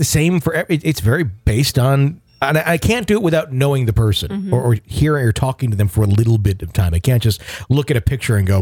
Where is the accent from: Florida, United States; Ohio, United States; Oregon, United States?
Florida, United States; he couldn't wait for me to see snow for the first time. We're from Florida.